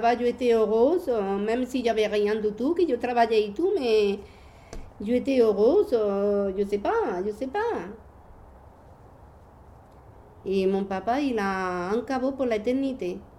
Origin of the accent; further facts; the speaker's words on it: Andalusia, Spain; French is a second language; now in France; c'est mon pays natal, où je suis née, où je me suis levée. Ce n'est pas Barcelone, moi, c'est mon pays natal, c'est l'Andalousie.